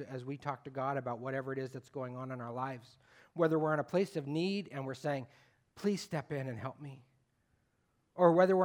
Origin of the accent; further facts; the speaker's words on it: Sacramento, California, United States; I grew up in Sacramento. And Folsom Lake is a pretty big lake when there's no drought.